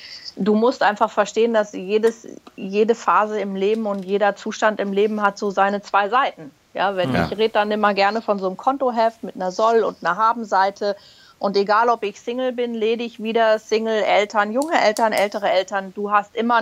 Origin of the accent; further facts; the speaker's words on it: Berlin, Germany; born there; now in Munich, Germany; ich bin Jahrgang 82, gebürtige Berlinerin, mittlerweile in München zu Hause, aber überall gefühlt in der Welt schon gewesen.